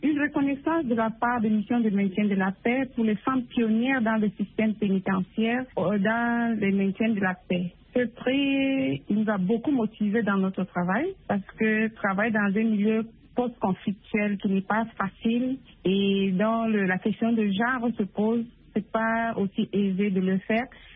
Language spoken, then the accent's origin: French; Cameroon; now in Mali; J'ai travaillé au Cameroun, j'ai travaillé en Haïti et présentement je suis au Mali. Bon, le Cameroun c'est mon pays d'origine